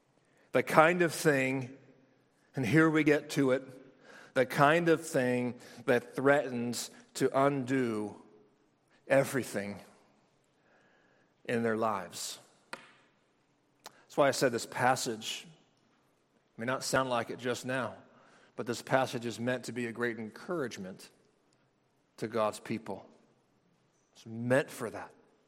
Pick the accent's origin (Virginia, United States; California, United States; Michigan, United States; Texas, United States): California, United States; You all know that I grew up in California. It's Earthquake City.